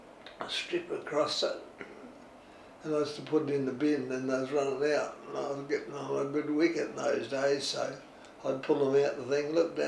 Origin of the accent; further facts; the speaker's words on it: Morgan, South Australia, Australia; My father was a baker. And he used to give me sixpence during the Depression